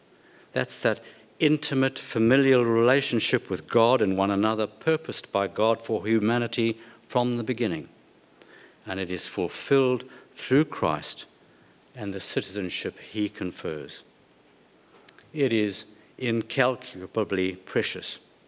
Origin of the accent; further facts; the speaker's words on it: Australia; it may be that we begin to appreciate the blessings and privileges of being Australian.